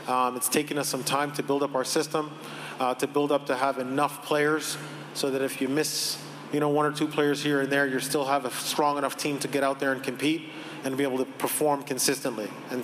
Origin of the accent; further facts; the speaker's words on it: Canada; for me, just as a Canadian going into that, for me, it was about the strength of our nation